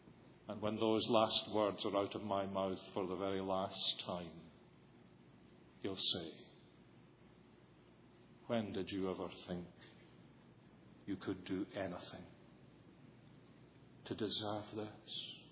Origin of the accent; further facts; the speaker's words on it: Scotland, United Kingdom; Now, I'm a melancholic Scot, but I don't think this is just melancholy or being Scottish.